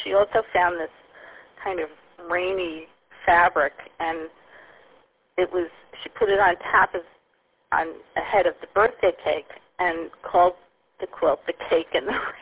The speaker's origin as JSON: {"language": "English", "region": "New York", "country": "United States", "tie": "born or raised there", "said": "She grew up maybe 5 miles from where I grew up in New York."}